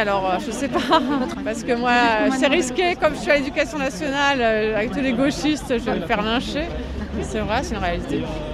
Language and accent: French; France; je suis française